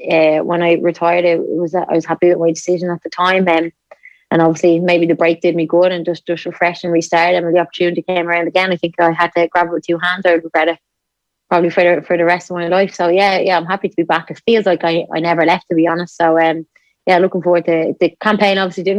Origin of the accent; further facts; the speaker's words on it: Ireland; I think obviously we're typically Irish.